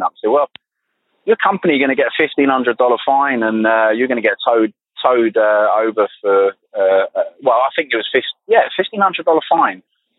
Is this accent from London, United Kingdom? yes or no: yes; London, United Kingdom; And I said, oh, I'm from London.